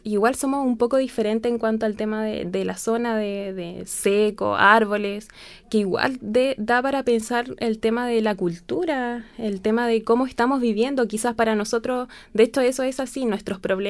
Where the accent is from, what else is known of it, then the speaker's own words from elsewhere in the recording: Osorno, Los Lagos, Chile; also born or lived in Puerto Octay; Sí, yo soy de acá de Osorno. Vivo hace muchos años, de hecho nací en Puerto Octay, pero solo nací en Puerto Octay, de ahí he vivido toda mi vida acá en Osorno.